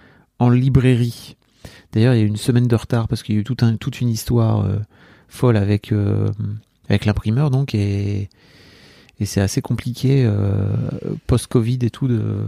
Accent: Hauts-de-France, France; moi je suis un gars, j'ai quelques années de plus qu'elle, j'ai grandi dans le Nord

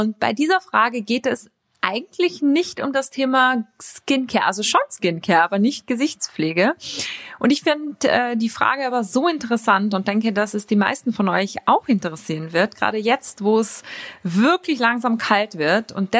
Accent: Klagenfurt, Carinthia, Austria; Sogar in meiner Heimatstadt Klagenfurt gibt es eines.

